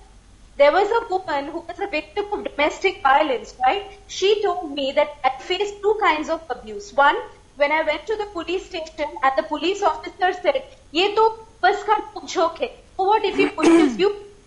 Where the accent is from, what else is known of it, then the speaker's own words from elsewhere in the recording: India; You know, I feel, Gargi, as an Indian woman who's authored India's first nonfiction on single women